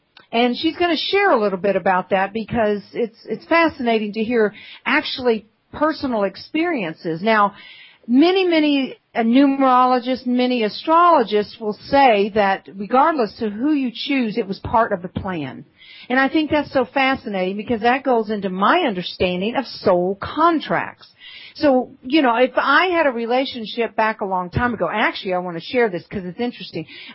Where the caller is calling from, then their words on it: Georgia, United States; I am calling from the North Georgia Mountains. I shouldn't say I'm calling. I'm actually here with you from the North Georgia Mountains, and it is so beautiful tonight.